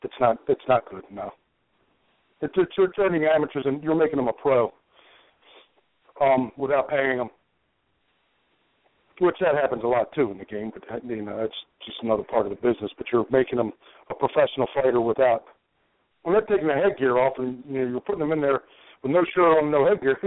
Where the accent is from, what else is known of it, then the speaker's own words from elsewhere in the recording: United States; I mean, of course, I'm from the United States.